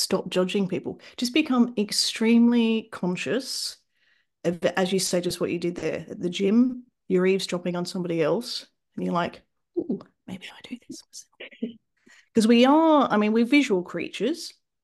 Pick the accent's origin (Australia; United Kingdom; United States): Australia; So I'm Australian, for example. You might just be judging me because my accent's a bit weird.